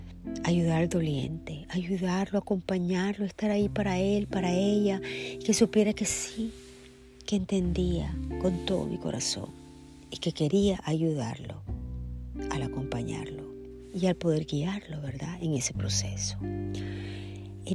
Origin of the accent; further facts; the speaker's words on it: Nicaragua; Yo estaba en mi país, Nicaragua, en mi patria, y estaba en mi colegio. Yo estudié en el Colegio Teresiano